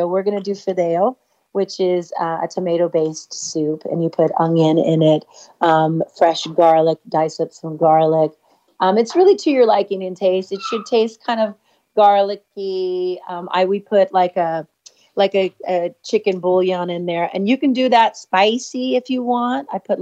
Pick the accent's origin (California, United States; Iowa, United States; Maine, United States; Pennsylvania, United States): California, United States; Los Angeles; Well, I fumble through Spanish. No, I speak good. I mean, I understand more than I can speak.